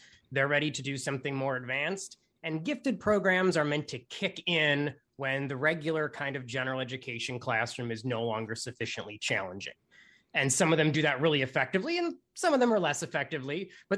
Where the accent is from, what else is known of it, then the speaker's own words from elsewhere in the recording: Illinois, United States; Yes, this is where I get to pick on my home state of Illinois a little bit